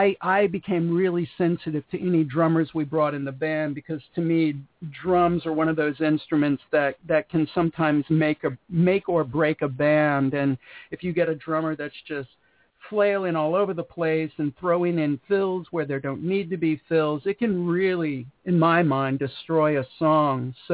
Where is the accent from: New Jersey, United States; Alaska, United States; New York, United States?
New Jersey, United States; now in California, United States; And basically when I came out to California from New Jersey